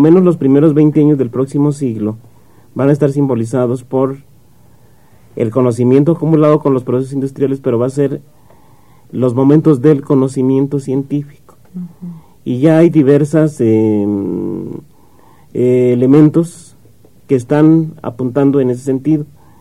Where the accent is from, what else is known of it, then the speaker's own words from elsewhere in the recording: Mexico; un patrón alimentario que nos ha permitido ser como mexicanos